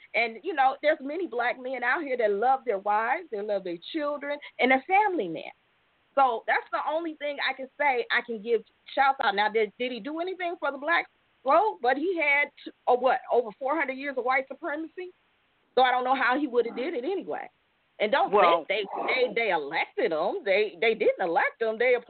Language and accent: English; Detroit, Michigan, United States; We're from Detroit originally, guys.